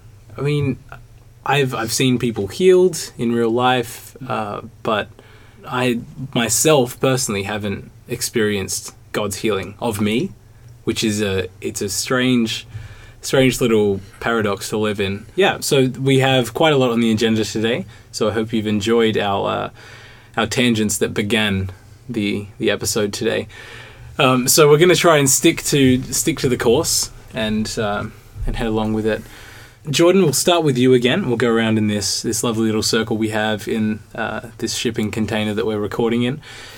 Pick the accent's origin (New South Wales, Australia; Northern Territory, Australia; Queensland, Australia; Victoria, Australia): New South Wales, Australia; also born or lived in Tasmania; I'm originally from Tasmania, but grew up on the mainland in New South Wales, mostly... but not exclusively.